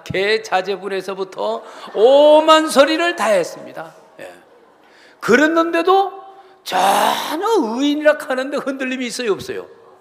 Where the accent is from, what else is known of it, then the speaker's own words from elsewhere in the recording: Jeonju, North Jeolla, South Korea; 저는 제 고향 친구 이야기들을 가끔 들어보거든요. 아, 제 친구들이 엄청 많아요. 호남선 열차를 타고 우리 전주에서 올라가다 보면은